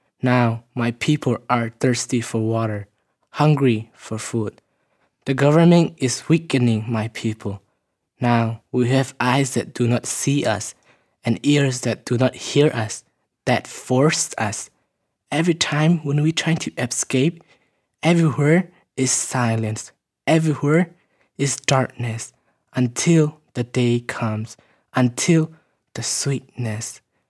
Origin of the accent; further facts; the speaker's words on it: Myanmar; I'm from Burma.